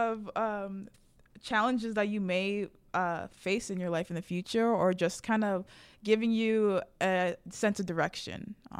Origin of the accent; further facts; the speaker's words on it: Brampton, Ontario, Canada; now in United States; I'm from Brampton, Ontario, Canada. I'm a senior.